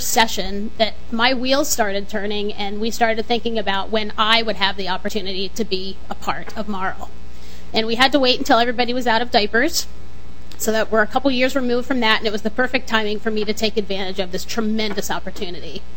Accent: Pennsylvania, United States; now in Minnesota, United States; I'm not a native of Minnesota. I grew up in Pennsylvania, so I have a lot of ties there.

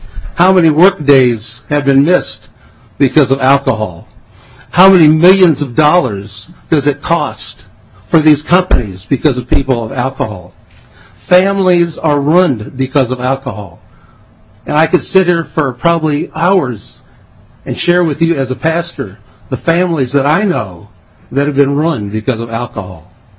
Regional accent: Ohio, United States; I grew up in Northeast Ohio, not too far from Akron, Ohio.

